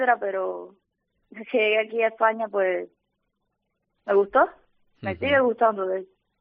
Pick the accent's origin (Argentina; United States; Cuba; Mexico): Cuba; moved away as an adult; now in Spain; Soy cubana.